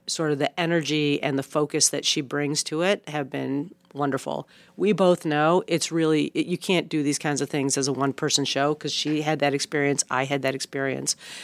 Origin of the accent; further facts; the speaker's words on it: Buffalo, New York, United States; I am originally from Buffalo, New York. Go Bills.